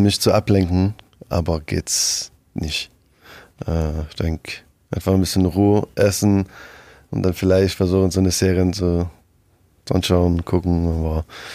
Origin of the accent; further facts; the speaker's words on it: Montreal, Quebec, Canada; Meine Heimat war auch übelst Atmosphäre. Ja, Montreal.